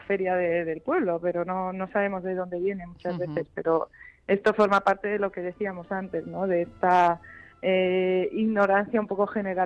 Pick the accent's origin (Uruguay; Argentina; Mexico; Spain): Spain; Madrid, Community of Madrid; yo soy madrileña, tres generaciones